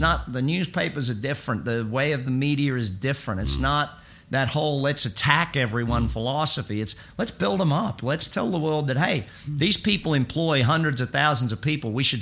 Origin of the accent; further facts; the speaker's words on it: Australia; now in United States; growing up in Australia, you are very clearly, and it's such a clear delineation here in America